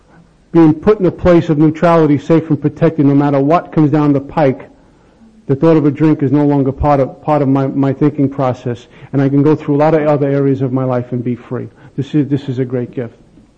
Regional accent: Brooklyn, New York, United States; My first drink came when I was about 14 years old. I grew up in Bensonhurst, Brooklyn.

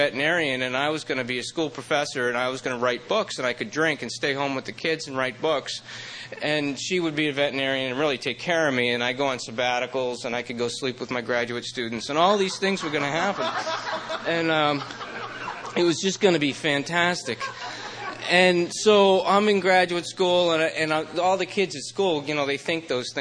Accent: Massachusetts, United States; I loved Maine because I grew up in Massachusetts where you can't do anything.

